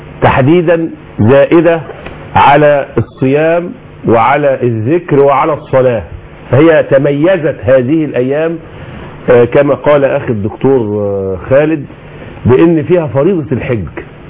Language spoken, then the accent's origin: Arabic; Egypt; بلادنا مصر